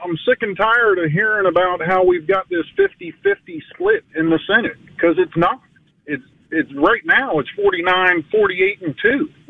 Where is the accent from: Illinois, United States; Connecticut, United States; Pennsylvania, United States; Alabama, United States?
Alabama, United States; No, sir. I'm from Alabama. I'm in the military.